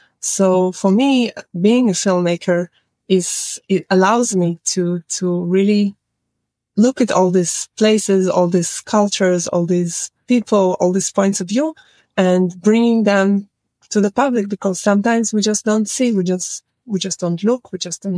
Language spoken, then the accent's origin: English; Tel Aviv, Tel Aviv District, Israel; English is a second language; I'm from Tel Aviv, from the big city.